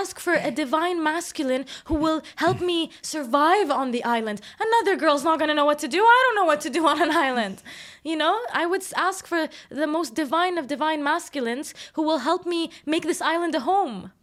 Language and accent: English; Jordan; I used to shy away from it because I grew up in Jordan, and I will call out Jordan for this